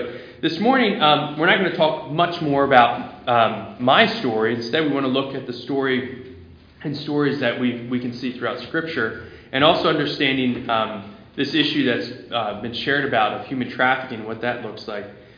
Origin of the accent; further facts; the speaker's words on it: Telford, Pennsylvania, United States; I grew up on Ridge Road there in Telford. I was the youngest of four kids